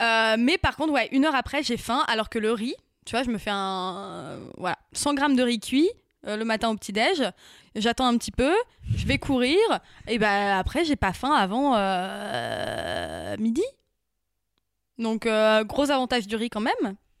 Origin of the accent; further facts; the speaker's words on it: Hauts-de-France, France; moi j'ai grandi en Picardie, je peux te dire que les champs de patates, j'en ai ras la casquette.